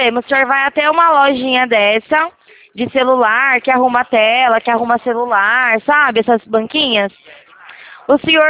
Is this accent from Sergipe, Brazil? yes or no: no; São Paulo, Brazil; Isso, eu sou de São Paulo. DDD11.